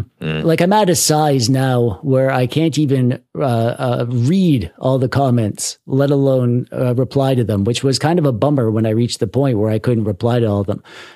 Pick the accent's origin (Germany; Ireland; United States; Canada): Canada; I'm from Canada, and we have universal healthcare